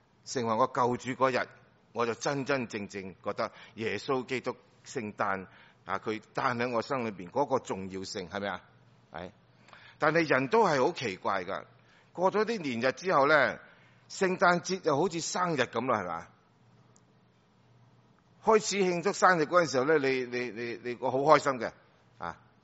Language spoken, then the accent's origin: Cantonese; China; 但我哋中国人都唔好理佢乜滞嘅。